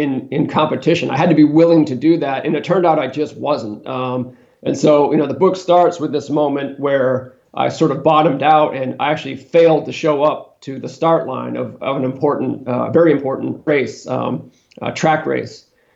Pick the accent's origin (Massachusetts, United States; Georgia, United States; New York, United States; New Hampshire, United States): New Hampshire, United States; So I grew up in New Hampshire. I went to college in the Philadelphia area, and then I moved to California, to San Francisco specifically, to pursue a writing career.